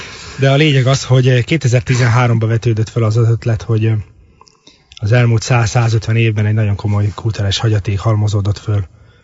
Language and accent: Hungarian; Nitra Region, Slovakia; moved away as an adult; now in Budapest, Hungary; 1983-ban születtem. Úgy szoktam mondani, hogy Csallóközben, a mai Felvidéken. Ott is érettségiztem a Komárom és a János gimnáziumban, és azután kerültem Budapestre egyetemre.